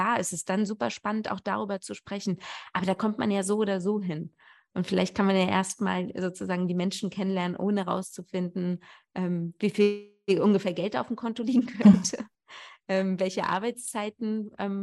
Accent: Berlin, Germany; aber ich bin ja auch Berliner, wir sind ja relativ egoistisch und bleiben in unserer Stadt.

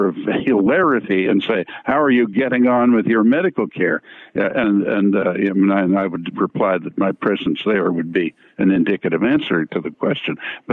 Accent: Canada; I'm embarrassed as a Canadian to confess to you and to your listeners the following embarrassing fact.

